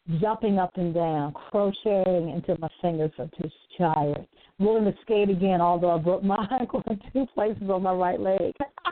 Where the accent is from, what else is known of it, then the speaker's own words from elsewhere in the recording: Baltimore, Maryland, United States; being African-American, growing up in Baltimore City. There may be some different slangs and things that I use.